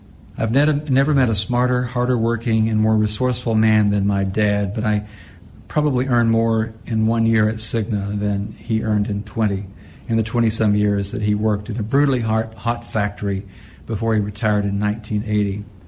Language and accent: English; Mountain City, Tennessee, United States; also born or lived in Banner Elk, North Carolina; I was born in Banner Elk, North Carolina on July 16, 1951, not because my parents lived there, but because they didn't have access to affordable quality care in the tiny town where they did live, on the other side of the Blue Ridge Mountains, Mountain City, Tennessee.